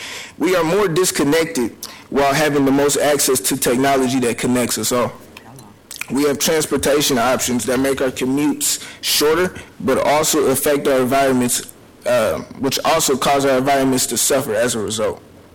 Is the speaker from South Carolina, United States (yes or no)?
no; Portland, Oregon, United States; As a young Black man growing up in Northeast Portland, I have been raised by two strong Black women, my mom and my grandma.